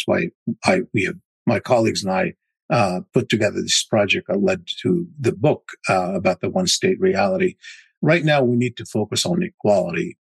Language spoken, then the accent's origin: English; United States; I'm an American, obviously, and I'm looking at it through mm-hmm. the prism. I'm an Arab American